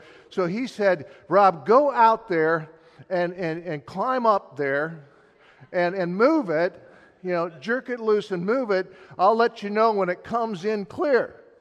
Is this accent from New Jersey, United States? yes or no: no; Wisconsin, United States; I grew up in God's country, also known as Wisconsin, okay, just saying, all right, so you can take the boy out of Wisconsin, but you can't take Wisconsin out of the boy.